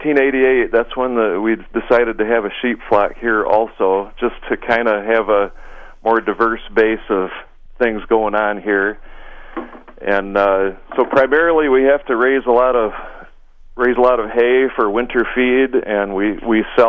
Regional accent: Michigan, United States; Well, no. I grew up in Lapeer County.

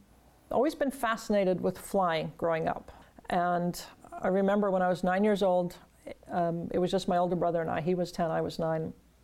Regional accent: Minnesota, United States; I grew up in Minnesota, I can swim. So off I went to Navy Dive School and became a Navy diver

